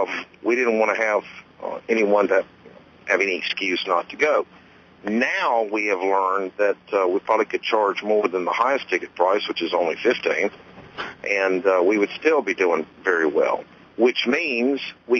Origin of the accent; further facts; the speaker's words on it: Mississippi, United States; Well, you know, I've lived in Jackson. I'm from Mississippi originally, and I've lived here most of my life, except for a few years overseas and in Washington and Los Angeles when I was in school.